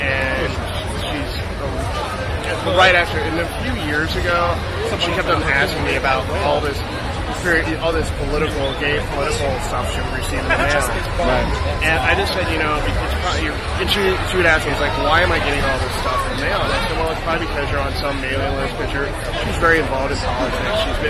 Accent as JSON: {"language": "English", "town": "Indianapolis", "region": "Indiana", "country": "United States", "tie": "born or raised there", "said": "Growing up in Indianapolis, it was very, like Clark Kent versus Superman."}